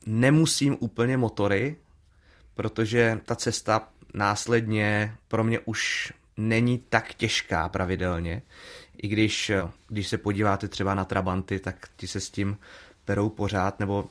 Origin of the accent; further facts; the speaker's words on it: Ostrava, Moravian-Silesian Region, Czechia; also born or lived in Tábor; Já jsem se tam ale pouze narodil. Rovnou po porodu jsem odjel, nebo byl jsem odvezen do Ostravy, kde jsem vyrostl. Ale na střední už jsem chodil do Prahy a na vysokou do Budějovic.